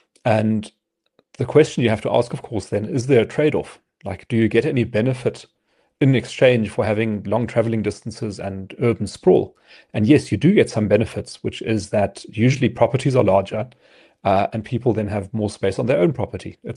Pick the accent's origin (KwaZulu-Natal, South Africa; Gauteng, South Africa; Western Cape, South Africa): Gauteng, South Africa; Johannesburg; But it is disappointing to see Johannesburg, my hometown, ranked so lowly.